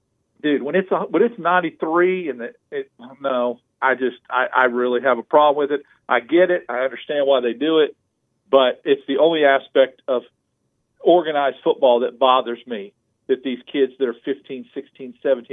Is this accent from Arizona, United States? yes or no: yes; Arizona, United States; You know, I know growing up in Arizona, they would not allow the season to kick off until the Friday before Labor Day.